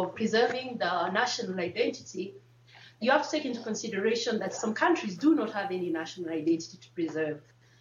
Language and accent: English; Kenya; speaking as a Kenyan